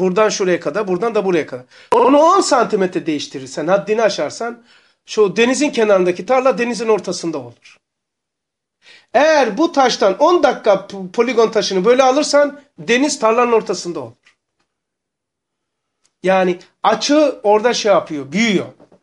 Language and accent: Turkish; Black Sea Region, Turkey; Ben mesela, ben Karadenizliyim. Derelerde çok ömrümüz geçiyor